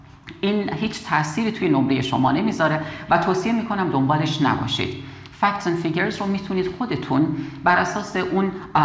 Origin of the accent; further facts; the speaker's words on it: Iran; ما ایرانی هستیم و مثل بقیه مسائل ممکنه تاثیر بذاره اینی که ما ایرانی هستیم روی نمرمون